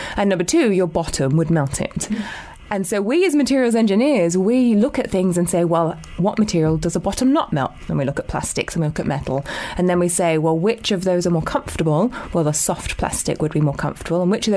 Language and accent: English; Chester, North West England, United Kingdom; also born or lived in United States; now in New Zealand; So I grew up in Chester and then I went to Manchester Uni and I studied engineering there. And then I got an opportunity to move to the US to carry on my studies and do a PhD.